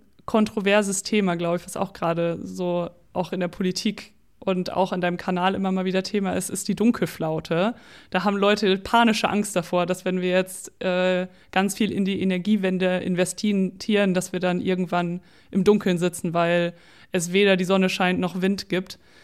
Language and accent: German; Lower Saxony, Germany; wenn ich so an meine Heimat in Ostfriesland denke, dann ist da eigentlich immer windig.